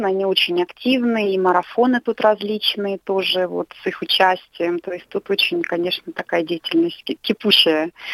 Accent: Ural, Russia; Но потом они возвращаются обратно на Урал. Вообще мы с Урала, так скажем. Вот. И потом уже жизнь уже продолжается здесь, на Урале.

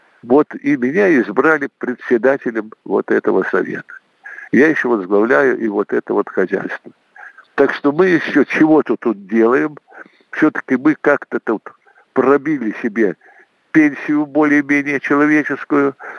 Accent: Saint Petersburg, Russia; поскольку он питерский и я питерский.

